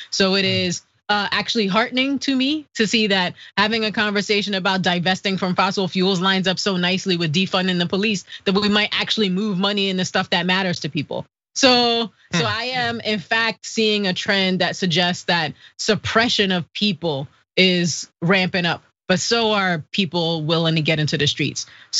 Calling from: Maryland, United States; I'm calling from Maryland, which has really done a vanguard job of failing to regulate on methane

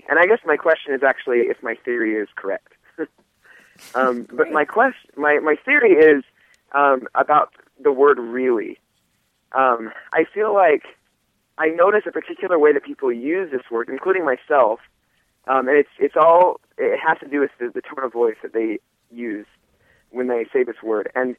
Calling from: Provo, Utah, United States; I'm calling from Provo, Utah.

